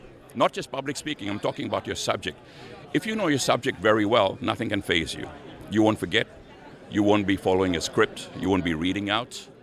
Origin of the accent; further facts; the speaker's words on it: Sydney, New South Wales, Australia; from Sydney, Australia.